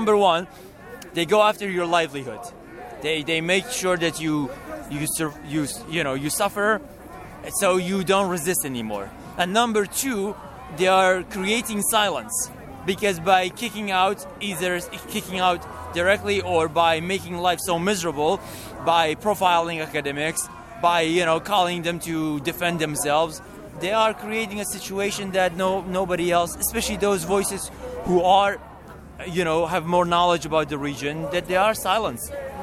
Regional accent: Iran; I'm an immigrant as well. I'm from Iran

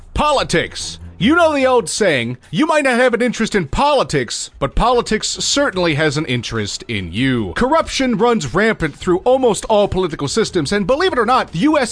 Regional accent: Chicago, Illinois, United States; Special shout out to my hometown of Chicago.

